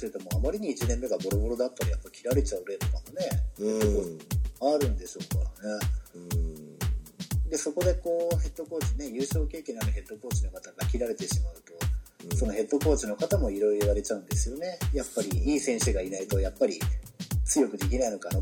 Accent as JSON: {"language": "Japanese", "town": "Yokohama", "region": "Kanagawa", "country": "Japan", "tie": "born or raised there", "said": "私の地元の横浜のビーコルが今めちゃくちゃ弱くてですね。"}